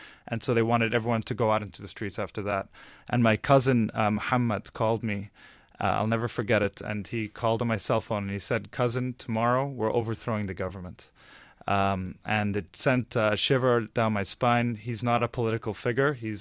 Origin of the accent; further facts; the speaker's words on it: Egypt; Now, I grew up in Egypt, and I go there every year.